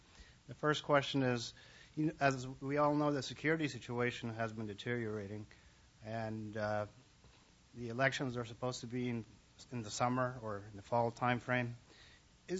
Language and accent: English; Wardak, Afghanistan; I'm an African-American, and yes, I'm from Wardak province.